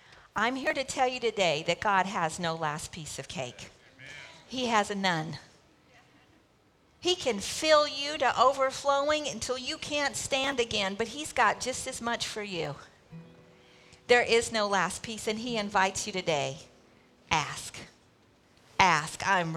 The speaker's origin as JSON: {"language": "English", "region": "the South", "country": "United States", "tie": "born or raised there", "said": "You know, I grew up in the South, where we were very, very polite."}